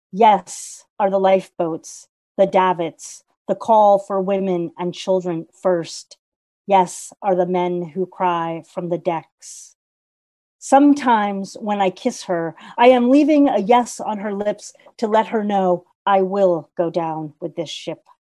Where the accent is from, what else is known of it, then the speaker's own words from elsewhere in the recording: United States; I'm grateful to have this connection with the incredible literary community in Ireland as an American poet.